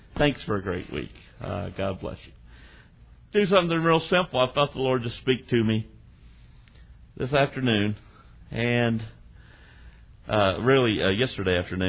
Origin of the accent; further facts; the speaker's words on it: Virginia, United States; I mean, I'm from Virginia, and my wife has learned to cook well.